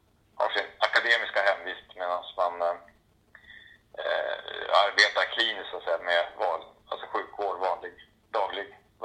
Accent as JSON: {"language": "Swedish", "town": "Umeå", "region": "Västerbotten County", "country": "Sweden", "lives_now": "Tyresö, Sweden", "said": "Jag kommer ursprungligen från Umeå och hittade hit på grund av att det är så extremt mycket fin natur, skärgård och skog och allt möjligt."}